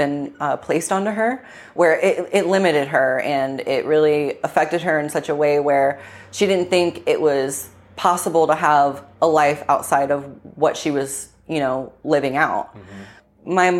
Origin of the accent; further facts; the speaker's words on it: New Washington, Ohio, United States; Lived there for like the beginning of my life. And then the last half, I moved to another small town called New Washington, Ohio. Same thing, super small population.